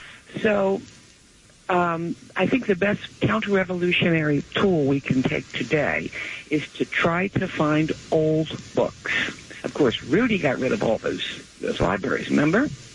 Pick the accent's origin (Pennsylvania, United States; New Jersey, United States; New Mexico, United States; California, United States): New Jersey, United States; I grew up in Western New Jersey in the 50s, during the McCarthy years. We had a sprinkling of all sorts of people along the Delaware River.